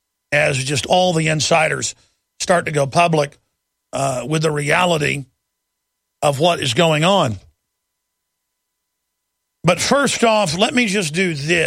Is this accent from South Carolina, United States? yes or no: no; Dallas, Texas, United States; since they killed Kennedy and covered it up in my hometown of Dallas.